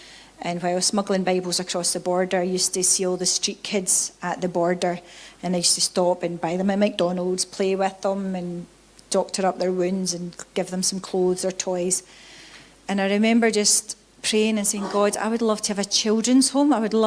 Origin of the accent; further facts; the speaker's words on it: Greenock, Scotland, United Kingdom; moved away as an adult; now in Indonesia; So you can tell that I'm not Indonesian for the accent, yeah? So I'm Scottish, but I have been born and brought up in Greenock. But I have been out in Indonesia now for 18 years.